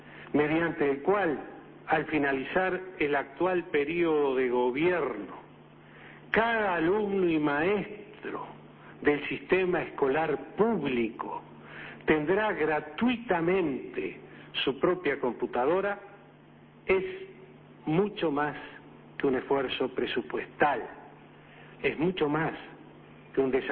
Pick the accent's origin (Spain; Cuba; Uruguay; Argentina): Uruguay; a los uruguayos nos gusta ser realmente de bajo perfil